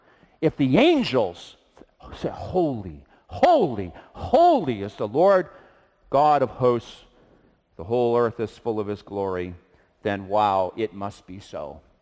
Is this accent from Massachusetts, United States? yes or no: yes; Boston, Massachusetts, United States; And I mean, here growing up in Boston, we saw, you know, you'd see white pine